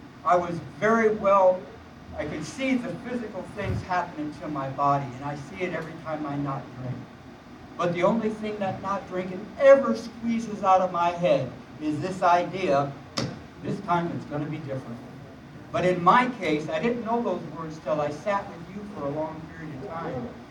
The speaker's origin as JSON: {"language": "English", "region": "California", "country": "United States", "tie": "born or raised there", "also_born_or_lived": "Detroit", "said": "I was born in Detroit and come out to California when I was about, oh, maybe 6 years old."}